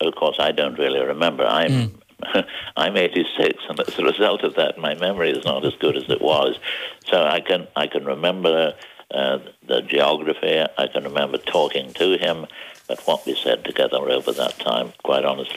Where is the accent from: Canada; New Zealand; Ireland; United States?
Ireland; once he heard I came from Ireland, he started to talk about Irish politics